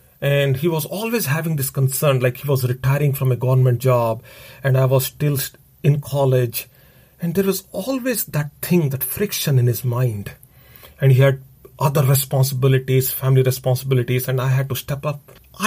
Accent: India; So, growing up in India, life was hard for me. Very difficult household when it came down to money.

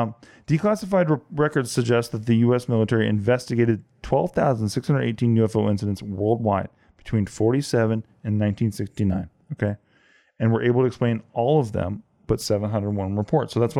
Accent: Indiana, United States; It was reported in Canada and as far away as Indiana, my hometown, go Colts, Michigan, and Ohio.

